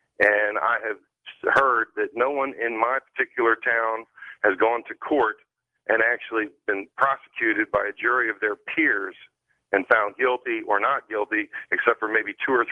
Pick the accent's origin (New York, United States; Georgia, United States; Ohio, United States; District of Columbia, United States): District of Columbia, United States; Washington; now in Texas, United States; I grew up around Washington, D.C.